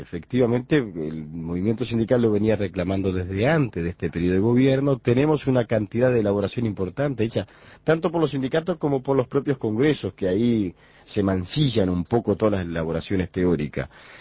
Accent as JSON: {"language": "Spanish", "country": "Uruguay", "said": "somos siendo tan uruguayos como ellos"}